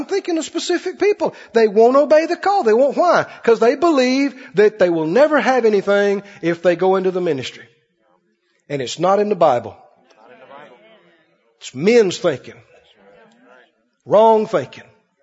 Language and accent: English; Mississippi, United States; You know, we grew up in Mississippi. We had plenty to eat, but we didn't have a lot of stuff.